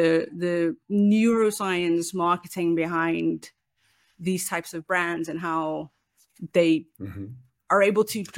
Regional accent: South Africa; As a South African, where, you know, verification is top of mind for everything.

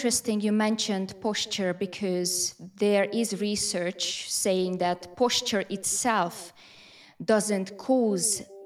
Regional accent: Hungary; I am from Hungary, and in Hungary, they still recommend bed rest.

